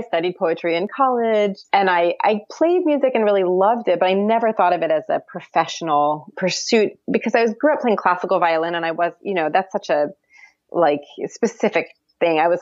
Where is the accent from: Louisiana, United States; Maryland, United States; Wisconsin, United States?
Maryland, United States; I'm not from the American South, but like I did grow up in a suburb of Baltimore. So it's not, you know, it's not far.